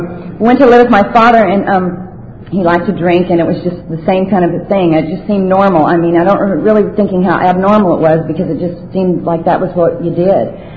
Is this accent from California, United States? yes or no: yes; Los Angeles, California, United States; I was raised in Los Angeles